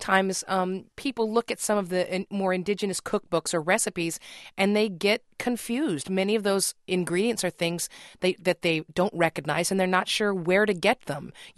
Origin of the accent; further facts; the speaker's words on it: Southwest, United States; something I grew up eating in the Southwest